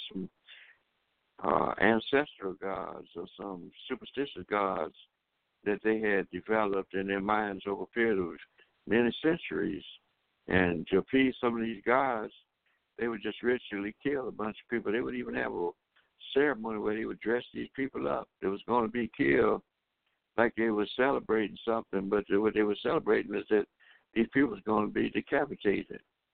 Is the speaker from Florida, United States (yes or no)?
no; Tuskegee, Alabama, United States; when I was growing up in Tuskegee, Alabama, pretty much on the campus of the Tuskegee Institute